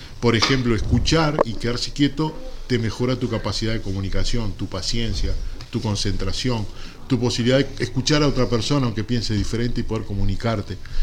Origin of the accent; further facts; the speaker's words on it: Santa Lucía, Canelones, Uruguay; born there; moved away as an adult; yo nací en Santa Lucía y me fui con 20 años y ahora volví a vivir a Santa Lucía con 60. O sea, estuve 40 años fuera de Santa Lucía.